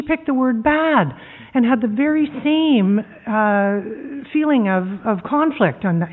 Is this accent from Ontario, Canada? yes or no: no; Winnipeg, Manitoba, Canada; I'm an alcoholic from Winnipeg.